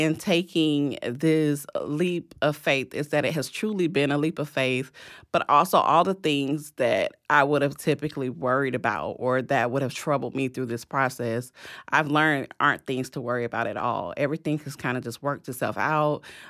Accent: Tallahassee, Florida, United States; I did grow up in Tallahassee, born and raised in Tallahassee.

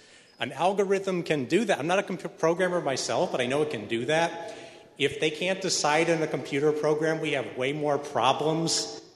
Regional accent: Grand Rapids, Michigan, United States; from Grand Rapids.

